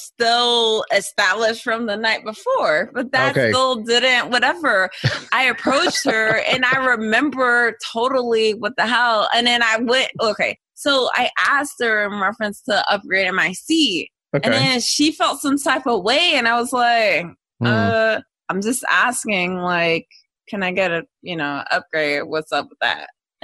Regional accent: Philadelphia, Pennsylvania, United States; moved away; when I moved down from Philly, I was already in a magnet program.

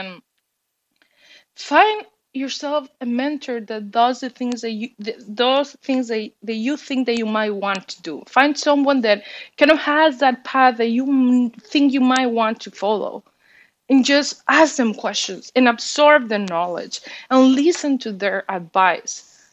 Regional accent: Mexico; accent: Mexican; English is a second language; moved away; And I also kind of felt that coming from Mexico and growing up in Latin America, you feel different with who you are

